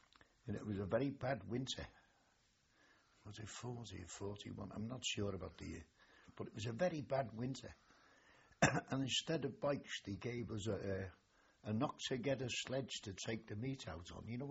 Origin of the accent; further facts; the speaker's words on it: Seacombe, North West England, United Kingdom; also born or lived in Birkenhead; I was born in Birkenhead, but they moved into Seacombe.